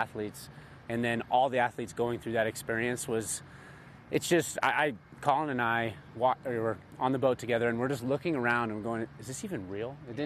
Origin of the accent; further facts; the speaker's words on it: United States; And I'm an American athlete